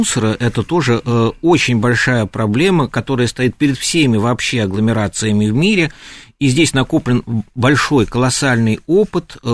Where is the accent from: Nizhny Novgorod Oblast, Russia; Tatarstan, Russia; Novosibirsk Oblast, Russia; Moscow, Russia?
Moscow, Russia; Я просто старый коренной москвич